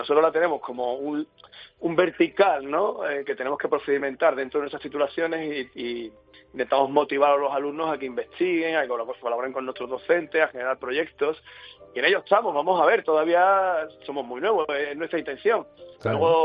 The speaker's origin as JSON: {"language": "Spanish", "region": "Andalusia", "country": "Spain", "said": "hay un atractivo en que somos andaluces"}